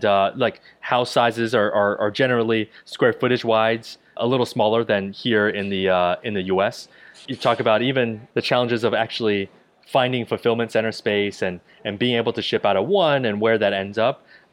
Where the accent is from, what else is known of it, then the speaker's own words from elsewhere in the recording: New Jersey, United States; also born or lived in Ohio / Baltimore; I did. So I grew up in Central Jersey. So my parents immigrated to the U.S. from Taiwan. When they first got here, we had bounced around between Ohio and Baltimore